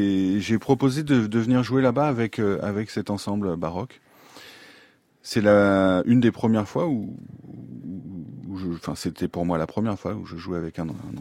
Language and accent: French; Lille, Hauts-de-France, France; Ah non, moi je suis originaire de Lille